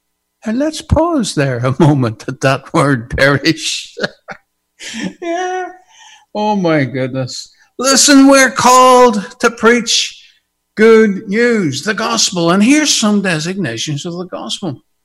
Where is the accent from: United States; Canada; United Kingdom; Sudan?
United Kingdom; Maghera, Northern Ireland; I'm from Magara, which is in Northern Ireland.